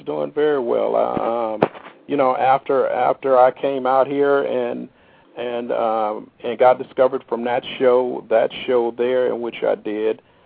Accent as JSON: {"language": "English", "town": "Chicago", "region": "Illinois", "country": "United States", "tie": "born or raised there", "said": "all my buddies I grew up with in Chicago, so I'm hope they're listening and stuff."}